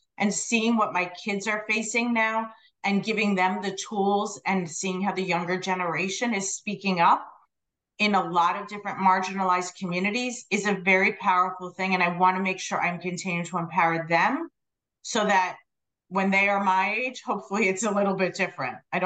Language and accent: English; New York, United States; now in Washington, United States; So I'm born and raised in New York on Long Island, very active in the Jewish community, came to DC for college, went to law school